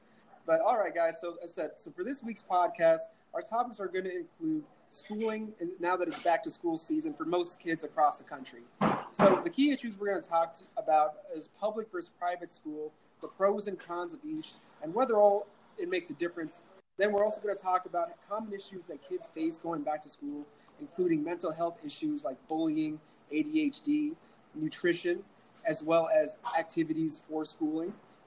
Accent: Toronto, Ontario, Canada; Okay, that's my home country.

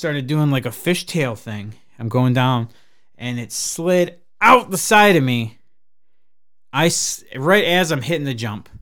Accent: Traverse City, Michigan, United States; See, I grew up in Traverse City, and up there we get snow. It's what we do.

